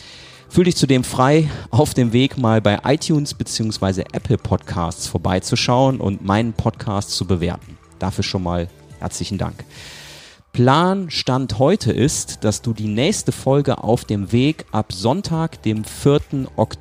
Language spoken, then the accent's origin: German; Brühl, North Rhine-Westphalia, Germany; aus meiner Heimatstadt Brühl.